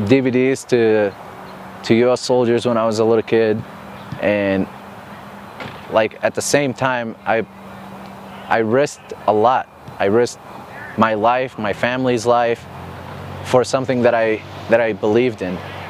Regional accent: Iraq; English is a second language; And you know, I grew up in Iraq, so like freedom of speech wasn't a thing.

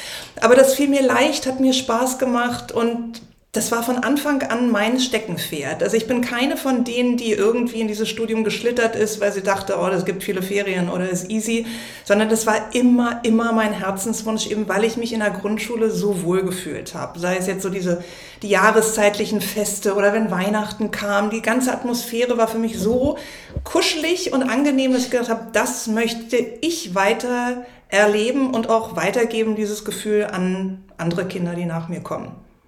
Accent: Berlin, Germany; born there; ich bin geborene Berlinerin

